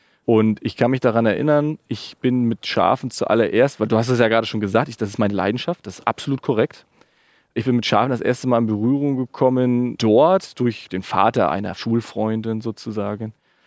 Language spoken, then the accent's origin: German; Mecklenburg-Vorpommern, Germany; Ich bin auf Rügen geboren und aufgewachsen.